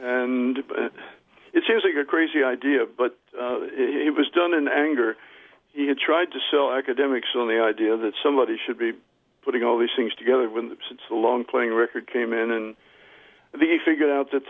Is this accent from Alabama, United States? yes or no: yes; Alabama, United States; born there; And although I was born in the South, and actually in the really deep South, and Utah, Alabama, spelled with an E for the Indians rather than the state.